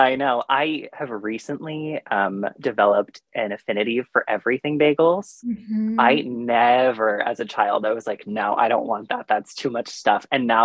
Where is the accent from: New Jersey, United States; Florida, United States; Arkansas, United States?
New Jersey, United States; Old Bridge; I'm from Old Bridge, New Jersey, which is about 45 minutes outside of Manhattan, depending on traffic.